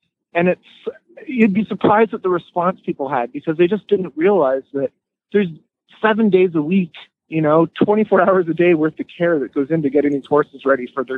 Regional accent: Ontario, Canada; I'm from an Irish family. You know, horse racing and football or the soccer are the two big sports for us. And I grew up coming to the racetrack. I lived not far from Woodbine

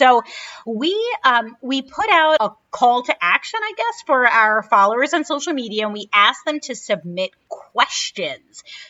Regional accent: Brooklyn, New York, United States; All I know is that when I was a kid growing up in Brooklyn, occasionally we would take weekend trips to Pennsylvania

